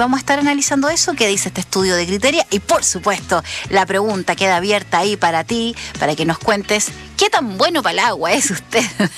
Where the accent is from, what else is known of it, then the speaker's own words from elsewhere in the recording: Chile; cómo somos los chilenos para tomar agüita potable, agüita de la llave.